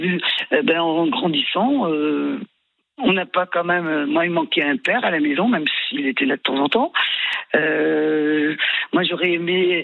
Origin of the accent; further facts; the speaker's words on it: Spain; Pourtant, on est espagnol, on était très proches.